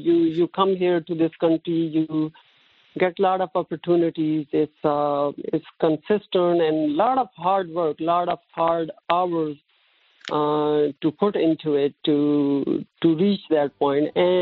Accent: Pakistan; Growing up in Pakistan, it was such a nice experience. I grew up in a small town, not like in big metropolitan cities

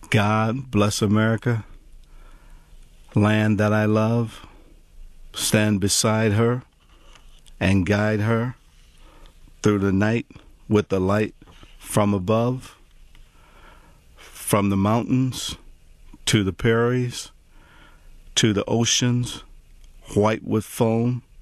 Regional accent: United States; And every night when I go to bed, I understand that as an American, I have a debt to my country and to the people of this country.

